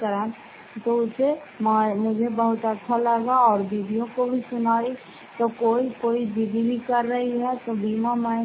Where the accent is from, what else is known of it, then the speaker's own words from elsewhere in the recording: Fatehpur, Bihar, India; घर फतेहपुर पंचायत मकरौटा, जिला नालंदा, करा पचरा ब्लॉक की निवासी हूँ।